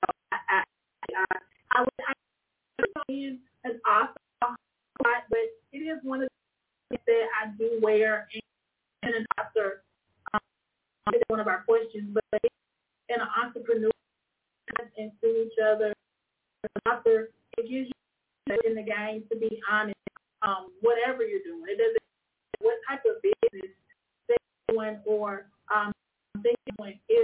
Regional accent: Alabama, United States; I'm originally from Alabama, which is in Elmore County. I reside in Montgomery, Alabama.

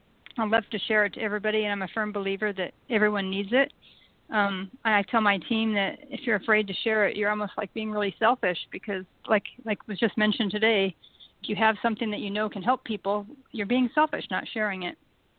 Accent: Virginia, United States; from Northern Virginia.

